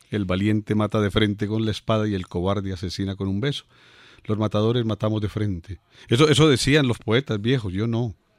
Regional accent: Armenia, Quindío, Colombia; esta me recuerda a la Armenia, de donde yo vengo.

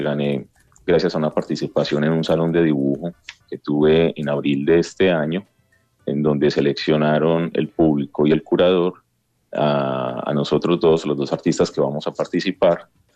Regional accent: Medellín, Antioquia, Colombia; moved away; yo soy de Medellín, Colombia. Soy un artista nacido en el año de 1985. Estudié artes plásticas en la Universidad de Antioquia. Estoy aquí desde el 11 de octubre.

